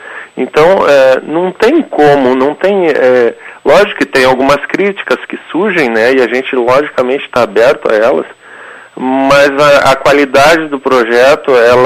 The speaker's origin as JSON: {"language": "Portuguese", "town": "Ijuí", "region": "Rio Grande do Sul", "country": "Brazil", "tie": "born or raised there", "said": "é poder fazer isso em Ijuí, que é a minha cidade natal"}